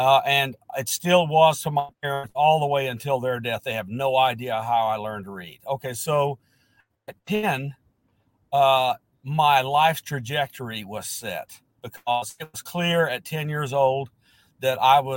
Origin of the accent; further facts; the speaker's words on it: Alabama, United States; also born or lived in Lebanon, Tennessee; I was born in Lebanon, Tennessee, raised in Alabama, went to school at Auburn University